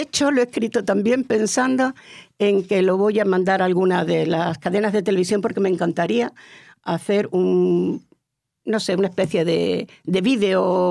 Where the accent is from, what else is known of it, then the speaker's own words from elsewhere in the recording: Córdoba, Andalusia, Spain; Yo soy cordobesa y los cordobeses somos amantes de las tres culturas.